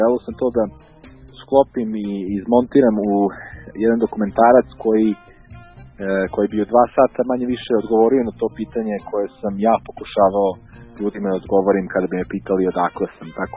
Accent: Serbia; now in Canada; ja živim u Kanadi, sa svojih 16 godina sam imao potrebu da objasnim ljudima kada me pitaju odakle si, pa ja kažem iz Srbije

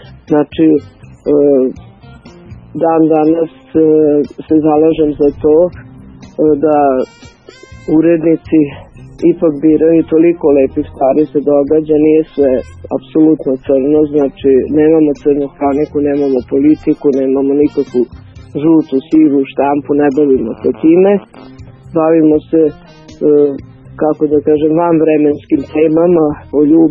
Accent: Sombor, Vojvodina, Serbia; born there; also born or lived in Novi Sad; now in Belgrade, Serbia; ja sam iz Beograda. Mislim, tu živim, udala sam se, inače sam Somborka rodom. I veći deo života sam provela u Novom Sadu, odnosno skoro sad već isto i u Beogradu.

